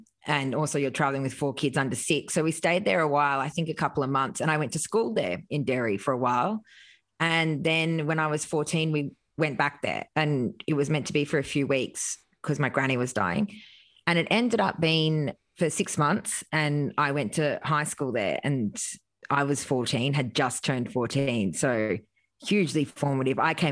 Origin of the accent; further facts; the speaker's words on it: Grafton, New South Wales, Australia; So two very different people raising me in Grafton.